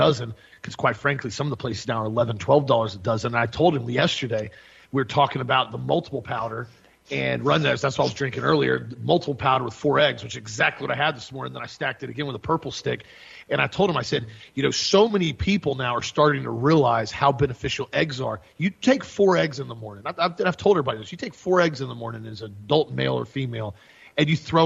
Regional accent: United States; as an American, as a patriot

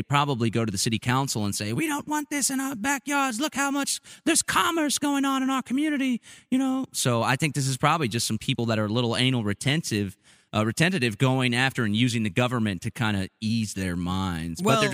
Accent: Austin, Texas, United States; I grew up in Austin my whole life. I don't want to leave Austin. I really like Austin. My family's here.

